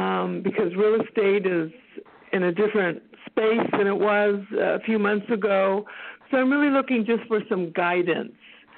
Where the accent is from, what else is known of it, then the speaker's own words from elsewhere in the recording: Texas, United States; I'm from Texas.